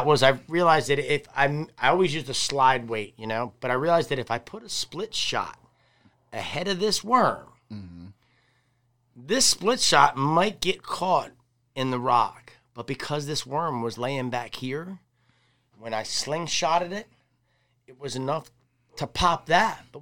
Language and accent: English; United States; And I can relate a lot to you as growing up on the Susquehanna. I was a guy that grew up on the catwalk, catfishing on the bottom, you know.